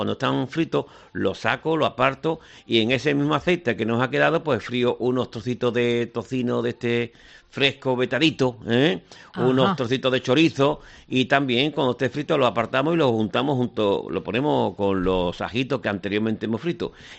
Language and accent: Spanish; San Fernando, Andalusia, Spain; Alejo Doherty, que es paisano nuestro de San Fernando